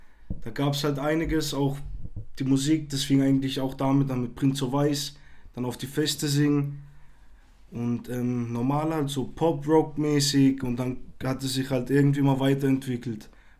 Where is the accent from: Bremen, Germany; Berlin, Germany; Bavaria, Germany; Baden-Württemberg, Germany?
Baden-Württemberg, Germany; Freiburg; Auch so Ami-Rap oder Deutsch-Rap auch an sich hören wir hier viel bei uns in Freiburg, die Jugend.